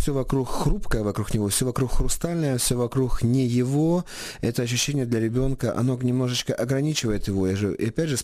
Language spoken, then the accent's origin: Ukrainian; Eastern Ukraine, Ukraine; Ну, я вам скажу за себе, тому що я з Востока.